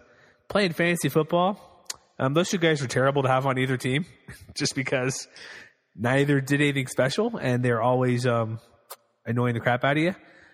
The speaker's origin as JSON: {"language": "English", "region": "Texas", "country": "United States", "said": "I'm from Texas, so it's okay to like the Dallas Cowboys."}